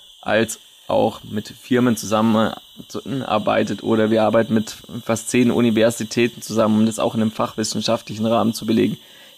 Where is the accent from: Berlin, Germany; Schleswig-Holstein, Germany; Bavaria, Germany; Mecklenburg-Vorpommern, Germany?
Bavaria, Germany; ich bin in der Natur aufgewachsen. Ich komme auch aus Bayern. Ohne Smartphone, ohne Handy.